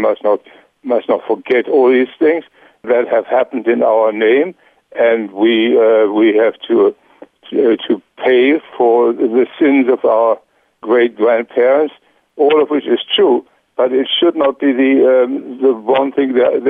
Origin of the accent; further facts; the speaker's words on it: Saxony, Germany; the largest party now in Saxony, which is my home state, which used to be one of the most civilized states in Germany before World War II.